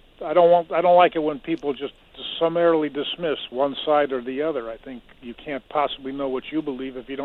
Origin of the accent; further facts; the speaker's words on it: Chicago, Illinois, United States; also born or lived in rural Midwest; now in Maine, United States; I'm from Chicago originally, and I went to school, college, whatever you want to call it, in the rural Midwest, and then I moved to Maine